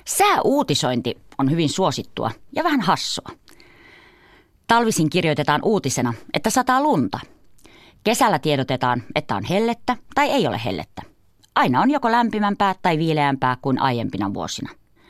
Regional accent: Kuusamo, North Ostrobothnia, Finland; Olen kotoisin Kuusamosta, napapiirin eteläpuolelta. Kotiseudullani aurinko nousee kaamosaikaankin.

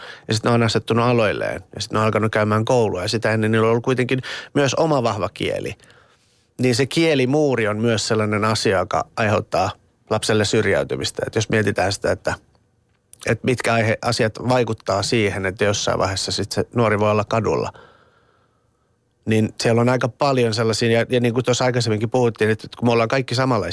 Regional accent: Iran; moved away; Mä tuun Iranista ja mulla on ollut vapaa kasvatus

